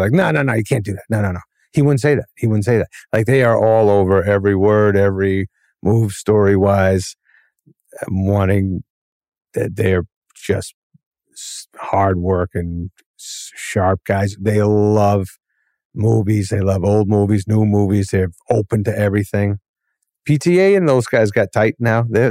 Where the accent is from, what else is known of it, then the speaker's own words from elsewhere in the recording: New England, United States; By the way, when I was growing up in New England, I'd see a movie in California.